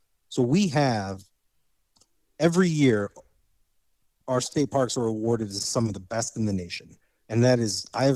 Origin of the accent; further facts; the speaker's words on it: Indiana, United States; because I grew up in Indiana. I worked for the DNR.